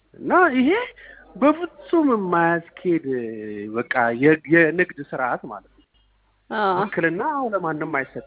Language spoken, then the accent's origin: Amharic; Shashemene, Oromia, Ethiopia; now in Hawassa, Ethiopia; እኔ አልዋሽም፣ የሻሸመኔ ሰው ነኝ።